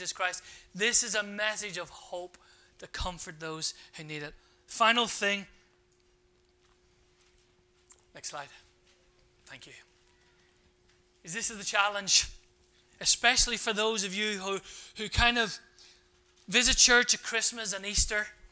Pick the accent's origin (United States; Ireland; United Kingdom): Ireland; There's no question the stupid. I'm Irish.